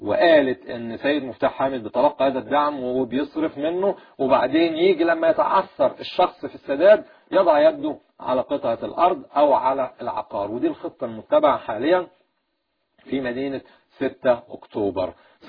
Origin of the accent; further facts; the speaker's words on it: Egypt; ويشبهنا احنا كمصريين